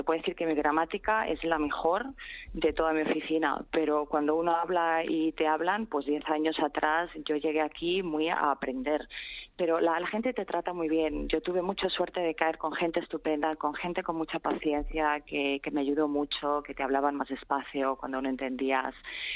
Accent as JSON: {"language": "Spanish", "town": "Madrid", "region": "Community of Madrid", "country": "Spain", "tie": "born or raised there", "lives_now": "Australia", "said": "Pues madrileña de Hortaleza, nací en Hortaleza, en el Parque de Santa María, pero crecí en la zona de Avenida de América."}